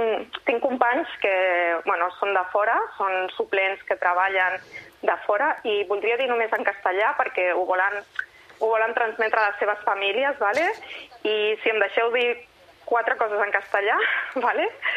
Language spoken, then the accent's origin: Catalan; Sabadell, Catalonia, Spain; aquí a Sabadell, que jo soc de Sabadell